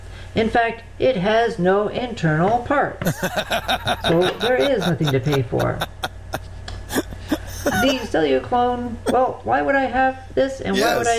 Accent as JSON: {"language": "English", "town": "Toronto", "region": "Ontario", "country": "Canada", "said": "from Toronto. Bye for now."}